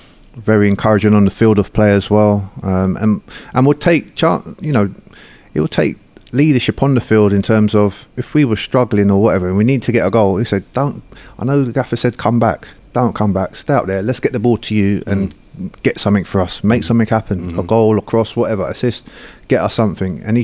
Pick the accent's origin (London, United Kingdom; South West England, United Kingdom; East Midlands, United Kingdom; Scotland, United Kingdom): London, United Kingdom; Shepherd's Bush; From my background, I'm from Shepherd's Bush, so it's full of characters anyway